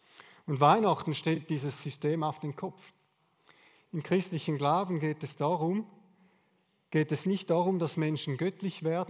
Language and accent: German; Switzerland; Als Schweizer keine Chance, oder? Wollen wir nicht.